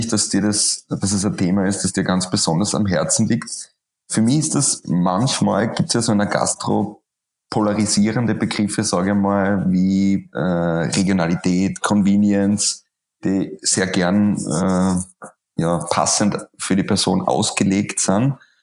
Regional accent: Austria

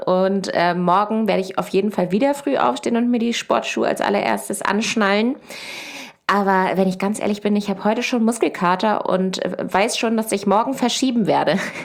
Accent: Lower Saxony, Germany; Ich komme von einem Ackerbaubetrieb aus der Nähe von Hannover.

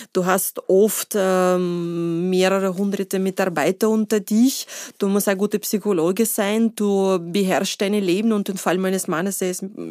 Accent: Austria; now in Germany; Und neben der zwei gegen zwei Deutschen in Deutschland als Österreicherin gewesen.

